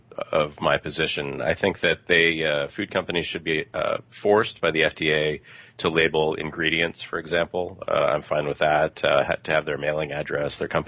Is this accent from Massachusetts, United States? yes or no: yes; Boston, Massachusetts, United States; while I'm from the Boston area, and so I was situated there, I was also in elementary school at that time